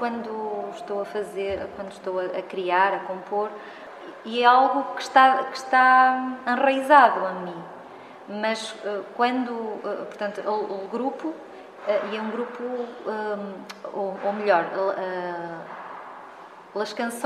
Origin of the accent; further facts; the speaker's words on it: Miranda do Douro, Bragança, Portugal; temas com raízes na terra, nos costumes, nas tradições daqui da minha terra